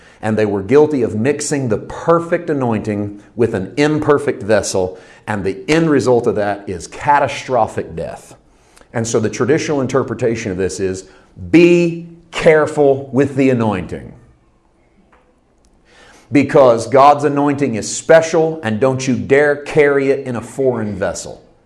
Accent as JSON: {"language": "English", "region": "Missouri", "country": "United States", "tie": "born or raised there", "said": "But I was raised in Southeast Missouri, and no one was going to preach on Nadab and Abihu, especially if they were spelled Nadab and Abihu."}